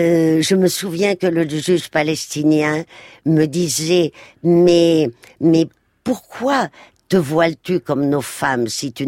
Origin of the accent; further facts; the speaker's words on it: Madrid, Community of Madrid, Spain; je revoyais défiler mon enfance heureuse à Madrid